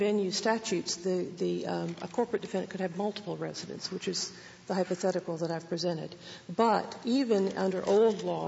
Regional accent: Alabama, United States; I'm from Alabama, but they're both incorporated in Alabama.

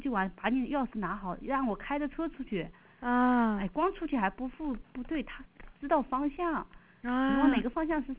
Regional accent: China; 像我们中国人，像学校现在还不会

